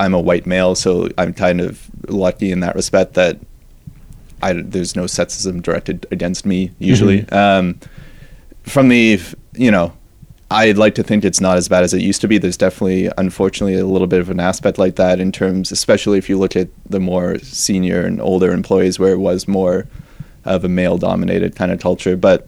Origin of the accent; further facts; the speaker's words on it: Toronto, Ontario, Canada; So I grew up in Toronto, was, you know, standard Canadian kid growing up